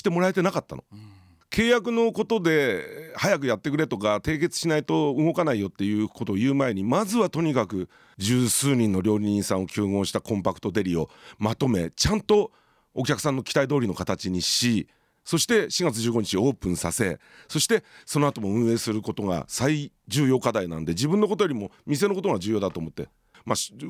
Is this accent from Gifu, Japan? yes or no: no; Toyama, Japan; 僕にしてみたら自分の生まれ故郷のためにと思って、さまざま富山で仕事してきた